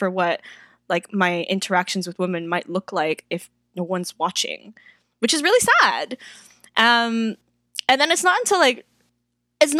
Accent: Hong Kong; also born or lived in the West; A, I was raised in the West. And B, I'm like Hong Kong Chinese, not like mainland Chinese.

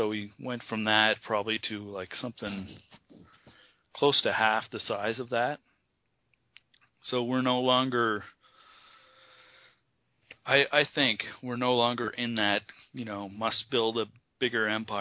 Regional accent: Nova Scotia, Canada; who knows why a person from Nova Scotia, as far away as I am from Tennessee and from that sort of life

